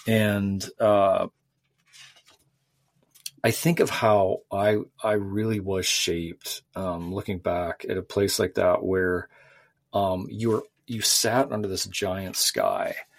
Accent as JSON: {"language": "English", "region": "North Dakota", "country": "United States", "tie": "born or raised there", "said": "like the plains or, my home state of North Dakota"}